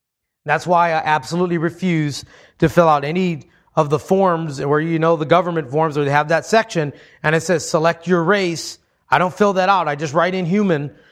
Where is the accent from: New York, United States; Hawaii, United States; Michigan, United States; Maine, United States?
Hawaii, United States; Culturally, we are diverse. Growing up in Hawaii, I lived in a melting pot of melting pots.